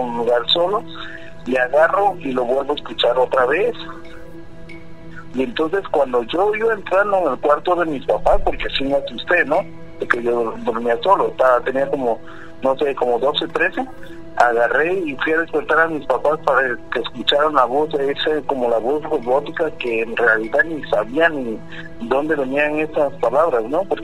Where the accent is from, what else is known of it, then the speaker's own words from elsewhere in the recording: Catemaco, Veracruz, Mexico; now in United States; De Veracruz.